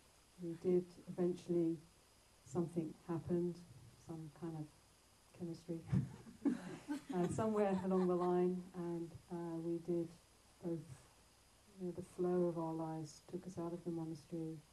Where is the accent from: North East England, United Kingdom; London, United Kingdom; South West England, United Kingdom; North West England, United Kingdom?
London, United Kingdom; born there; my background is, I was born in London, and from an Irish Catholic family, and English Protestant mother, lots of complexity.